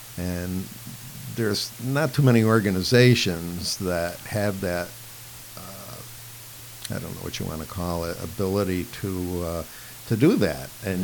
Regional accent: Gloversville, New York, United States; But I grew up in Gloversville, and he does a lot of stuff down there.

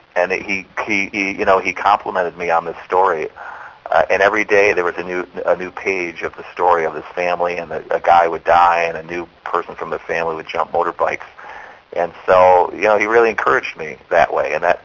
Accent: East Grand Rapids, Michigan, United States; No, I was brought up, I grew up in East Grand Rapids, Michigan.

